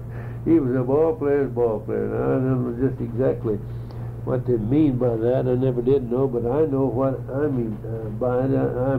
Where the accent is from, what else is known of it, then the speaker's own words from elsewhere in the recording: Meeker, Oklahoma, United States; I got a little museum in my hometown in Meeker, Oklahoma.